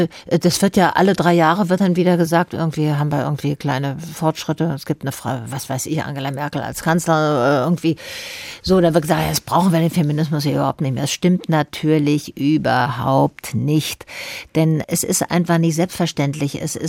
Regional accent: Baden-Württemberg, Germany; Also gerade da, wo ich herkomme, in Schwaben.

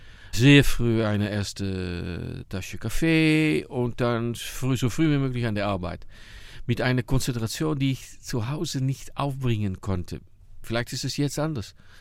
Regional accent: Netherlands; first language Dutch; German is a second language; ich bin Niederländer, ich bin da aufgewachsen, das ist meine Muttersprache Niederländisch

